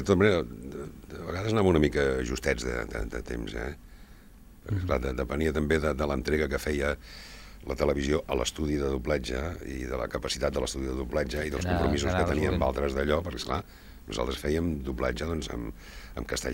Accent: Catalonia, Spain; perquè jo soc empordanès, i aleshores el català que volien aquí doncs, era el que nosaltres en diguem barceloní, no?

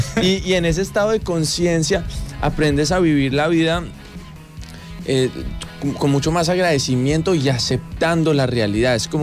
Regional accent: Colombia; Claro, es que imagínate, soy de Colombia y en mi familia toman café todo el día sin azúcar ni nada

